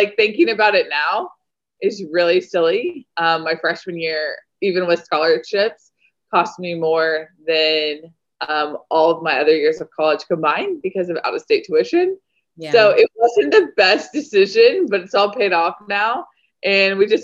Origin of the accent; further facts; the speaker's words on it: Arkansas, United States; So I grew up Mormon in Arkansas. There's not very many Mormon kids around Arkansas, as you can imagine.